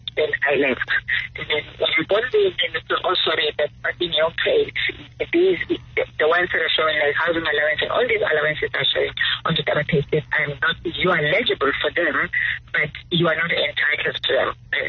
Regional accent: South Africa; I'm a South African, and I was recruited by the international organization.

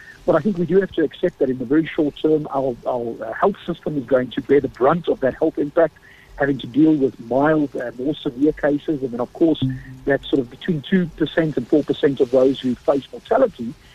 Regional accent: South Africa; How effective do we, as a South African society, prevent the spread of that virus?

